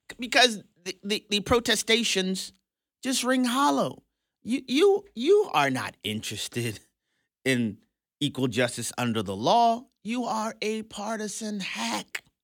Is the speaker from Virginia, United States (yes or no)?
no; New Orleans, Louisiana, United States; what happened in my hometown in New Orleans, Louisiana is an egregious terrorist attack.